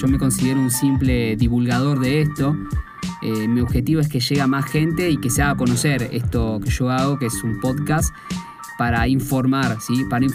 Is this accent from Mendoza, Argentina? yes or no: no; Lanús, Buenos Aires Province, Argentina; tengo 22 años, soy de Buenos Aires, Argentina, específicamente de Lanús, de Zona